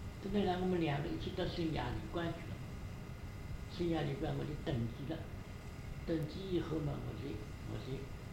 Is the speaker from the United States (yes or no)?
no; China; 这作为我们中国人呢，送外国人上山